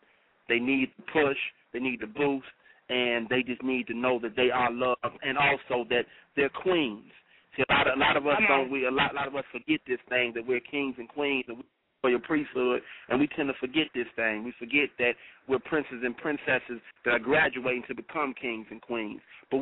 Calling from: Nashville, Tennessee, United States; I'm calling from Nashville, Tennessee

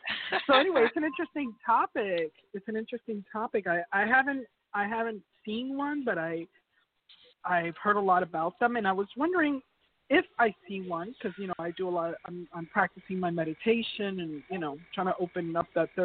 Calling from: Tucson, Arizona, United States; I'm calling from Tucson, Arizona.

